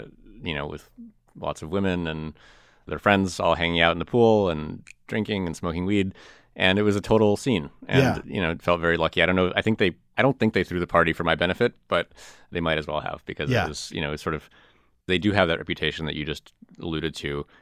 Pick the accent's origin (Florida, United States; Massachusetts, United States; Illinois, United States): Illinois, United States; Chicago; I was outside of Milwaukee, and I grew up outside of Chicago.